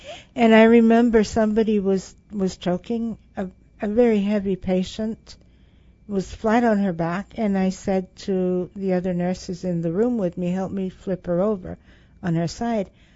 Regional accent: England, United Kingdom; moved away as an adult; now in United States; That was one of the hardest things I had to get used to when I came to the States from England, where I was a trained nurse, and when I got a job in America, we practiced cover your butt.

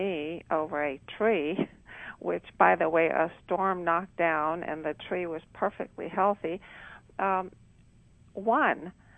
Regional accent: Romania; on my last trip to Romania, I went to my hometown and checked on my tree that I planted when I was about 12 years old, and it was still very much alive and huge.

